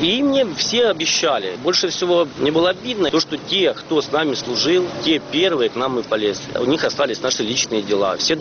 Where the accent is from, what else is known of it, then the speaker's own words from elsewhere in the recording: Luhansk, Luhansk Oblast, Ukraine; да я такий же, як і ви, я ж луганчанин.